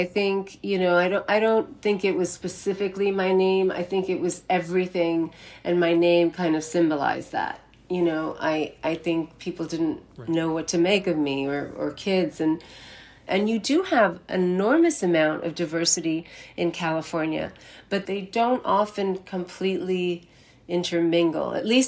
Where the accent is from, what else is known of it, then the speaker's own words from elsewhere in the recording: South India, India; especially we are from South India, and South India tends to be a little bit more conservative than, say, you know, cities like Delhi.